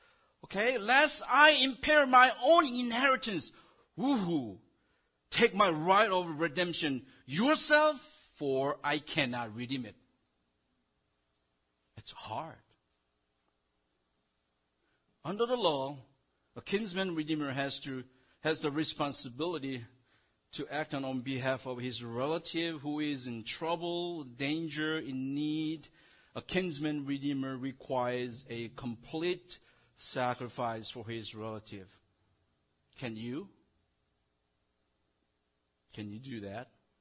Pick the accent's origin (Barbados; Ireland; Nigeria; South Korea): South Korea; We are all different. You're different. I'm different. I came from South Korea. I'm short.